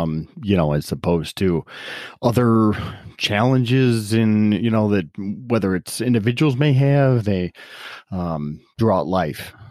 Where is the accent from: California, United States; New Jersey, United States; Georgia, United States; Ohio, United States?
Ohio, United States; I'm from Ohio, but like all those people in Ohio talk funny.